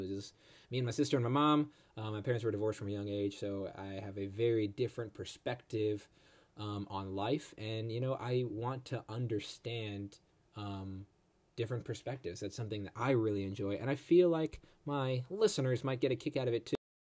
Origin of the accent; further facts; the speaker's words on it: Chicago, Illinois, United States; also born or lived in Kansas City; now in Atlanta, United States; I'm 27 years old. I'm originally from Chicago, but I lived in Kansas City for 6 years before landing in Atlanta.